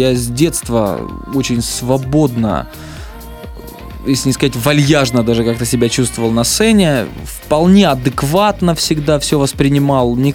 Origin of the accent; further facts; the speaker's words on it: Mariupol, Donetsk Oblast, Ukraine; А там очень много, в Мариуполе даже, в моем родном городе, очень много талантливых ребят